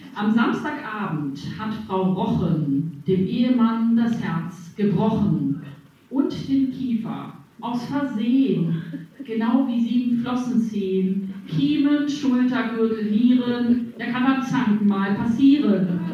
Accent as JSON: {"language": "German", "town": "Bad Oeynhausen", "region": "North Rhine-Westphalia", "country": "Germany", "tie": "born or raised there", "said": "alle aus dieser Region, aus Westfalen kommen, speziell aus meiner Heimatstadt Bad Oeynhausen."}